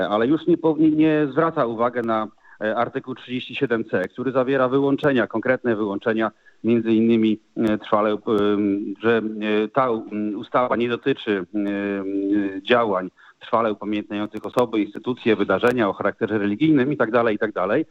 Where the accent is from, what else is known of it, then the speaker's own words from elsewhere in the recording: Gdańsk, Pomeranian Voivodeship, Poland; jestem gdańszczaninem i choć w czasach, kiedy rodziła się Solidarność, byłem jeszcze dosyć młody, ale jednak w jakiś tam sposób towarzyszyły mi te wydarzenia.